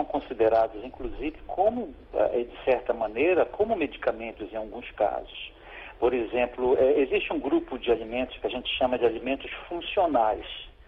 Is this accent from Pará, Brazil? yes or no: yes; Pará, Brazil; a principal fonte é a castanha do Pará, né, de onde eu sou, do meu estado.